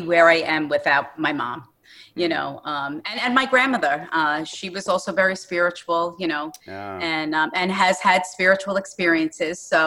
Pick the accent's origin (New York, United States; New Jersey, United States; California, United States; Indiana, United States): New York, United States; Hicksville; I'm from Hicksville, New York, and I talk to dead people.